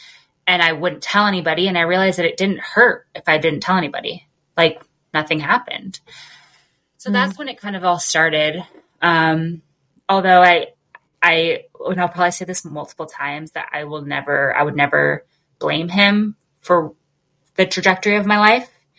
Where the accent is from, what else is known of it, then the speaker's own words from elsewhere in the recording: Denver, Colorado, United States; born there; But yeah, I was born in Denver, where I currently live, but I ended up moving around.